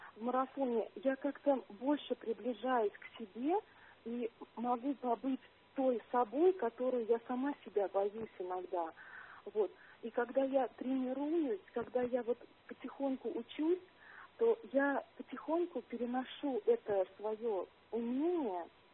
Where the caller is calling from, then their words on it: Moscow, Russia; Да, я звоню из Москвы.